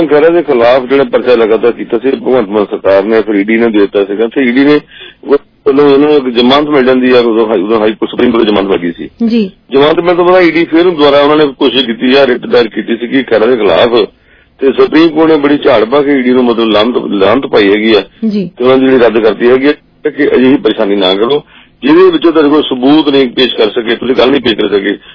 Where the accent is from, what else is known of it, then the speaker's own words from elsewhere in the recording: Punjab, India; ਅਸੀਂ ਪੰਜਾਬੀ ਹਾਂ